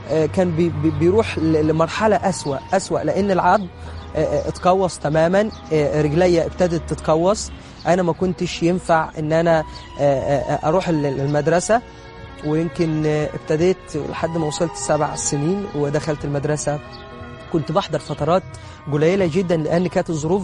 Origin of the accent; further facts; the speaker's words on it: Minya Governorate, Egypt; أهلي ودوني لدكتورة معينة عندنا في المنيا